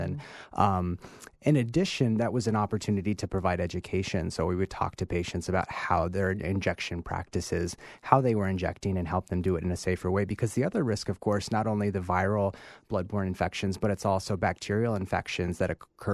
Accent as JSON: {"language": "English", "region": "New Mexico", "country": "United States", "said": "I'm from New Mexico and worked as a harm reduction specialist in a clinic as a needle exchange."}